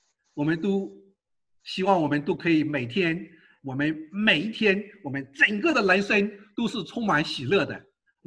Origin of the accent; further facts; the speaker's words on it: China; 我们中国人说很伤心的时候，很忧愁的时候就喝酒